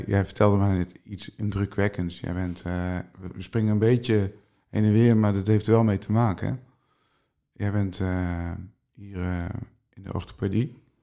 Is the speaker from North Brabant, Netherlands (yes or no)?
yes; North Brabant, Netherlands; ja, ik kom uit Brabant, hè. Soms is mijn taal iets anders.